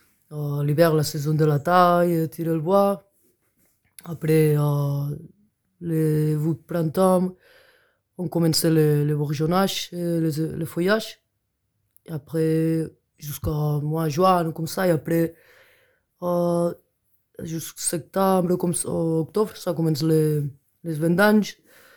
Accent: Catalonia, Spain; also born or lived in France; now in Switzerland; j'ai 30 ans, je viens de la Catalogne.

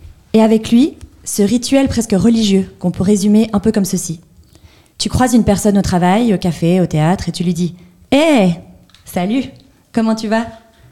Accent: Greece; lorsque j'étais en vacances dans mon pays d'origine, la Grèce.

